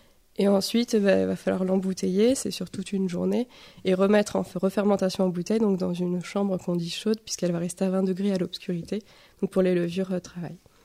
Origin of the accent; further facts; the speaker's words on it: Occitanie, France; also born or lived in Clermont; moi, pour ma part, j'ai grandi en Lozère depuis que j'ai l'âge de 6 ans, en fait.